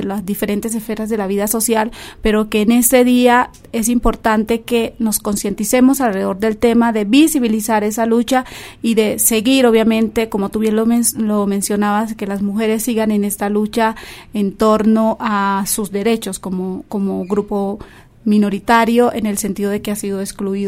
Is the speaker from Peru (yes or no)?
no; San Basilio de Palenque, Bolívar, Colombia; yo vengo de San Basilio de Palenque, que está ubicado en el departamento de Bolívar, aproximadamente a una hora de Cartagena de Indias.